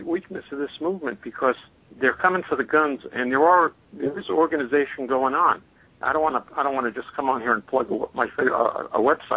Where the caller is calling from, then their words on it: Florida, United States; I'm, calling from Florida.